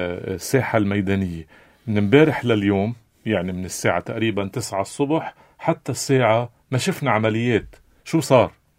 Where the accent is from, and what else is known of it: Lebanon